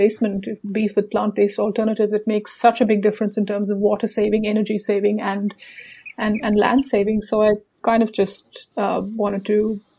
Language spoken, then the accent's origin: English; Singapore; also born or lived in India; now in Australia; Well, actually, I was born in India, raised in Singapore, and now living in Australia.